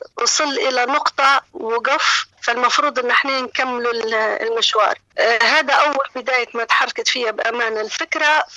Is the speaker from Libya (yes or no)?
yes; Tripoli, Tripoli District, Libya; على اعتبار ان طرابلس فيها انا طبعا بنت طرابلس ومدينتي ومنطقتي ونعرف نتحرك فيها اكثر